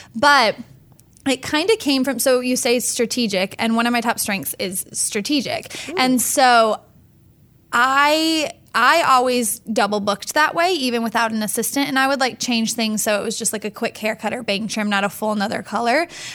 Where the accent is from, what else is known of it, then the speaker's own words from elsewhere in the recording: Midwest, United States; Yes, very Midwest.